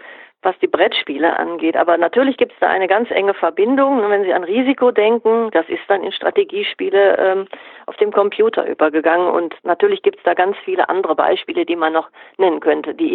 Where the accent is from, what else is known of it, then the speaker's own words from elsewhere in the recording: North Rhine-Westphalia, Germany; sei es Strukturwandel im Ruhrgebiet, wo ich herkomme, oder auch Identität und in Anführungszeichen Heimatgefühl in Südwestfalen, wo ich eben jetzt tätig bin.